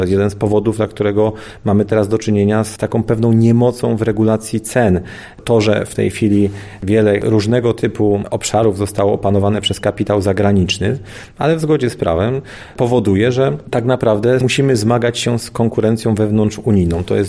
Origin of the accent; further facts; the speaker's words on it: Beskids, Poland; Akurat pochodzę spod Beskidzia, więc mamy tradycyjne regionalne scypki, oscypki